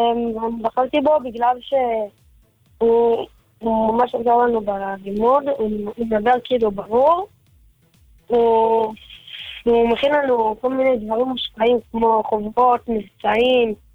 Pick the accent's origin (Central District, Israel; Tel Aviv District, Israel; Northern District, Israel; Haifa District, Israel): Central District, Israel; Gedera